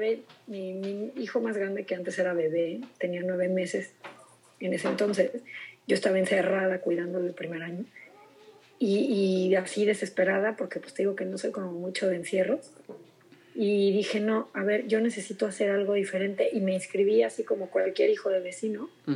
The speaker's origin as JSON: {"language": "Spanish", "town": "Celaya", "region": "Guanajuato", "country": "Mexico", "lives_now": "Querétaro, Mexico", "said": "cuando yo empecé la carrera aquí en Querétaro, en Celaya no había ni la carrera, porque yo soy de Celaya."}